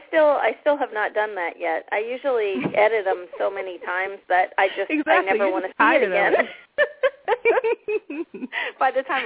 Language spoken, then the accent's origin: English; San Diego, California, United States; So I started researching in my hometown, what's the oldest building? It's the San Diego Mission.